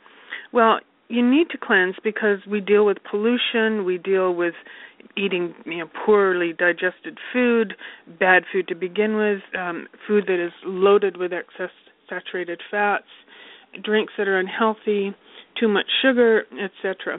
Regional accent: Alberta, Canada; I'm from Alberta, Canada.

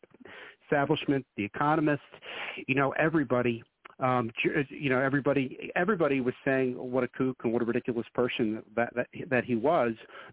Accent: Pennsylvania, United States; he's from Delaware, so I'm from Pennsylvania.

